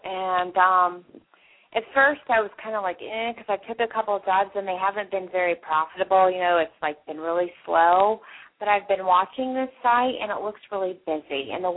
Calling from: Indiana, United States; from Indiana.

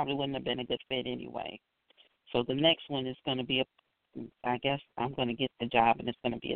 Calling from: Illinois, United States; I'm calling from Illinois.

